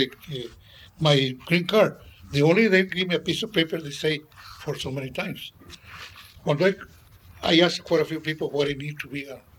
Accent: Veracruz, Mexico; Miguel Alemán was born in my home state.

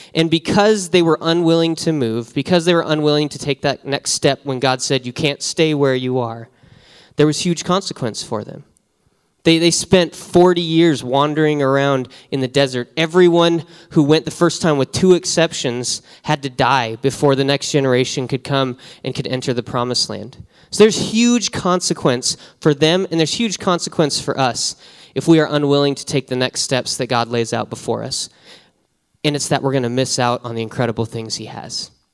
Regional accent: Wyoming, United States; I grew up in Wyoming. We did that a lot.

